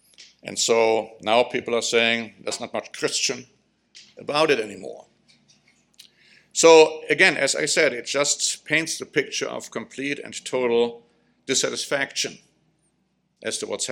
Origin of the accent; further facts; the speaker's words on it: Germany; I mean, when I grew up in Germany